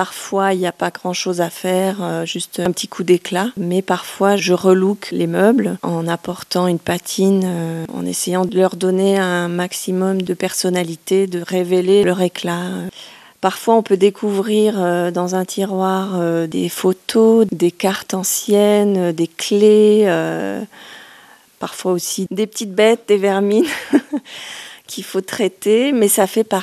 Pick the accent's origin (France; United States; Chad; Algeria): France; Nice, Provence-Alpes-Côte d'Azur; born there; Je suis fille d'antiquaire. Je suis née à Nice, dans le sud de la France, dans une famille de brocanteurs antiquaires.